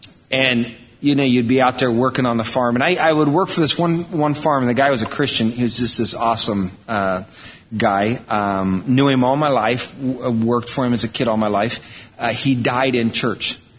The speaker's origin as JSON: {"language": "English", "region": "Iowa", "country": "United States", "tie": "born or raised there", "said": "I grew up in Iowa. I'm not proud of it. But I grew up in Iowa on a farm."}